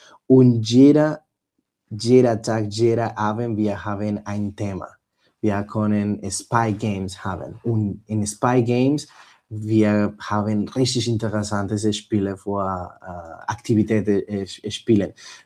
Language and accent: German; Bogota, Bogotá, Colombia; German is a second language; Ich komme aus Bogota, ich komme aus Kolumbien.